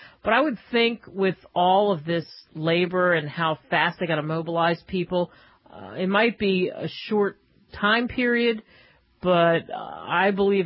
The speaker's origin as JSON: {"language": "English", "country": "United States", "said": "being an American journalist and trying to get work in England, forget about it."}